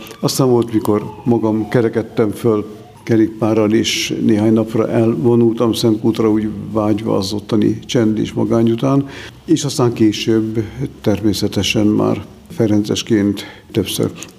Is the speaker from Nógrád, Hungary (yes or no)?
yes; Szécsény, Nógrád, Hungary; akkor meg Széchenybe kerültem, ahol fölnőttem, oda kerültem káplánnak.